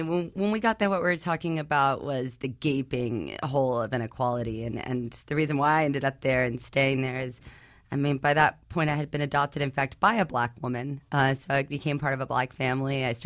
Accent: Texas, United States; And growing up in Southeast Texas, going to Atlanta every summer and meeting firsthand Black people that were defined one way in Southeast Texas

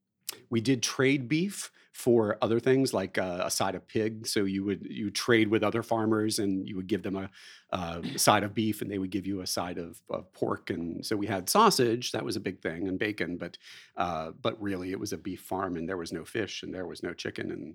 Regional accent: Ohio, United States; I'm originally from Ohio.

